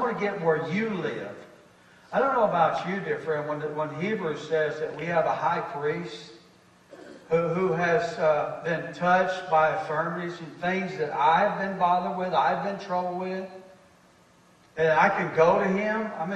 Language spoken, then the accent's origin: English; Texas, United States; born there; I was born in Bell County Hospital in Bell County, Texas.